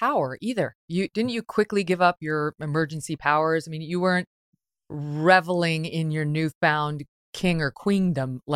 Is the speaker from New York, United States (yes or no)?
yes; New York, United States; I don't want to insult my home state